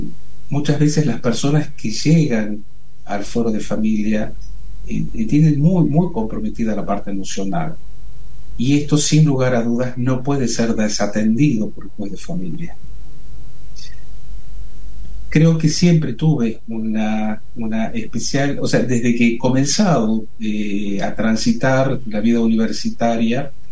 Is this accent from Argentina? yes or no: yes; Tucumán, Argentina; Nací acá en Tucumán, hice todos mis estudios, tanto primarios como secundarios y universitarios